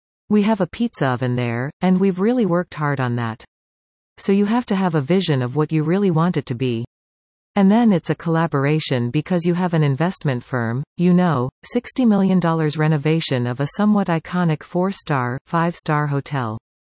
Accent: New York, United States; I'm an Irish-Italian kid from New York.

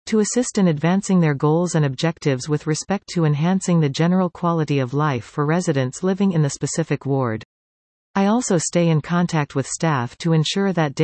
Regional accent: Greater Sudbury, Ontario, Canada; My wife and I were born and raised in Greater Sudbury and have lived in Valley East since 1974.

